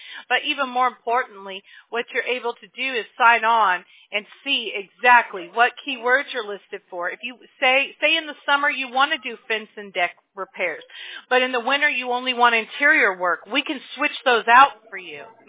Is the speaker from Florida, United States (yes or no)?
no; Apple Valley, California, United States; also born or lived in Mobile, Alabama / Baldwin Park; Yeah, I grew up in Apple Valley. So I was born in Mobile, Alabama. And then we moved out when I was six. And... we moved out to California to Baldwin Park, and then...